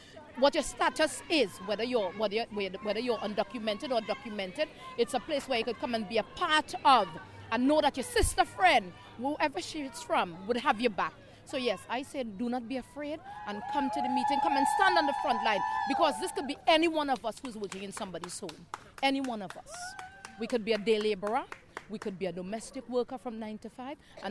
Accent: Trinidad & Tobago; Trinidad.

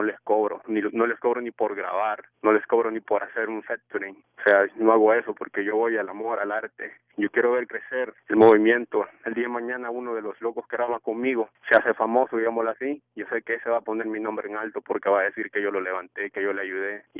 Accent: La Paz, El Salvador; now in Maryland, United States; Yo soy del departamento de La Paz, de la Costa del Sol. Ahorita estoy aquí cantoneando en Maryland.

